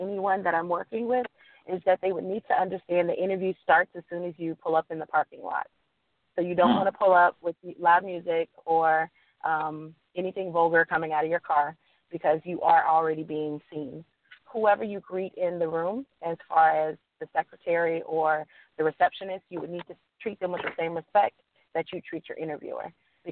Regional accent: Boynton Beach, Florida, United States; now in Tampa, United States; I'm a South Florida native. I was born in Delray Beach, Florida. I grew up in Boynton Beach, Florida. And so I'm a Florida girl through and through.

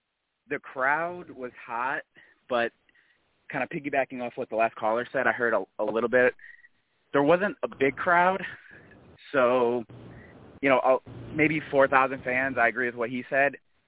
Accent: New York, United States; I'm from the area, probably 20 minutes outside of the city of Albany.

